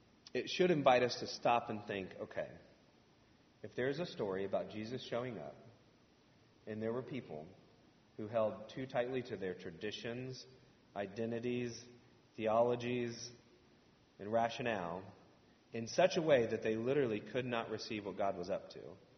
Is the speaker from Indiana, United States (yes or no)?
yes; Indiana, United States; I was from Indiana, you know.